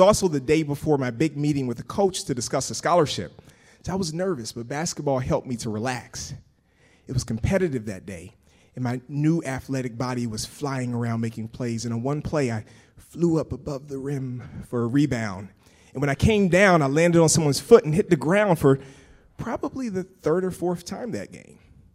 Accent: Pensacola, Florida, United States; I grew up in Pensacola, Florida, where Hall of Fame football players are born.

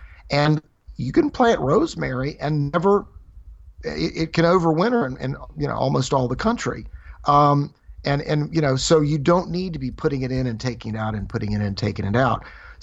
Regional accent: Roanoke, Virginia, United States; Well, I grew up in Roanoke, Virginia, and my father had a garden

